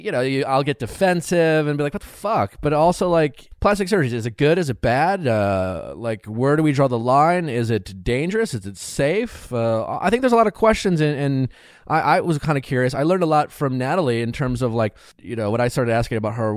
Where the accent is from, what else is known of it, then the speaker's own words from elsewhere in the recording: Wisconsin, United States; now in Los Angeles, United States; Since living in LA, it's something I've become a lot more aware of. I'm from Wisconsin. We don't talk about plastic surgery as much over there.